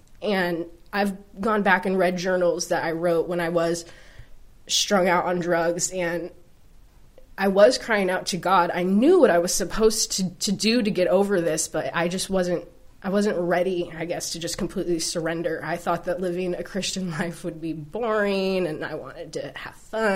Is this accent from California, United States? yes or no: yes; California, United States; I grew up in Southern California and partying, if you will, drinking and recreationally using drugs was just part of my background.